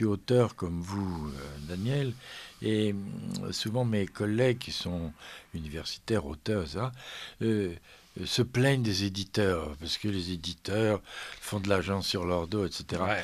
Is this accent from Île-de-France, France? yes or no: no; Lisieux, Normandy, France; born there; Je suis né à Lisieux